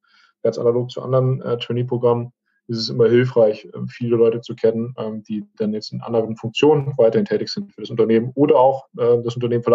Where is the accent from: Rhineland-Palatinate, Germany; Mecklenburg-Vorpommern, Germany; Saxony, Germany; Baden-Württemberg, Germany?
Baden-Württemberg, Germany; Esslingen am Neckar; born there; stamme gebürtig aus Esslingen am Neckar, 16 Kilometer von der Stadt Stuttgart entfernt.